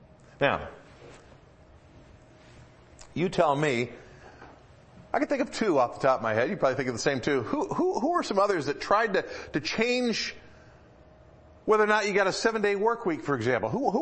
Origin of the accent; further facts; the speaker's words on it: Detroit, Michigan, United States; I mentioned before, I grew up in the Metro Detroit area, and I knew people who were of Chaldean ancestry.